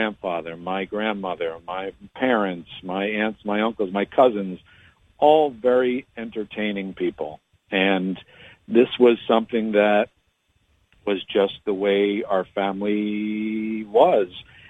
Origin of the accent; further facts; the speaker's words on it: Pennsylvania, United States; And so I grew up in Bucks County.